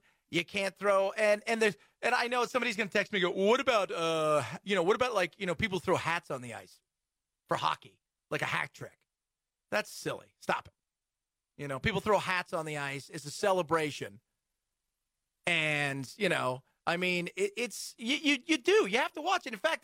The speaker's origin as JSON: {"language": "English", "country": "United States", "said": "Being an American, by the way, who, geez, I'm dating myself here, about 25, 28 years ago, was playing in a sport where it isn't like it is now."}